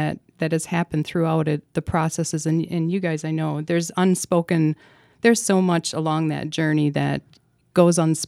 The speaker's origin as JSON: {"language": "English", "town": "Merrill", "region": "Wisconsin", "country": "United States", "tie": "born or raised there", "said": "I grew up in Merrill, Wisconsin, and always loved the building."}